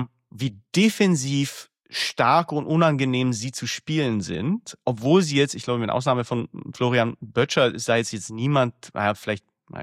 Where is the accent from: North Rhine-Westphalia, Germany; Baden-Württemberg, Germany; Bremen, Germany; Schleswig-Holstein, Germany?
North Rhine-Westphalia, Germany; Bonn; als Bonner denke ich mir, ja gut, was soll ich denn jetzt hier machen?